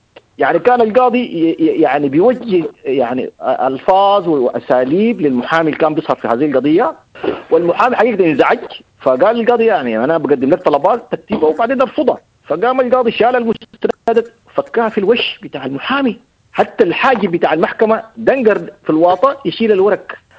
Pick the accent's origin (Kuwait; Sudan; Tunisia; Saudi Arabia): Sudan; ما حصل إلا عندنا في السودان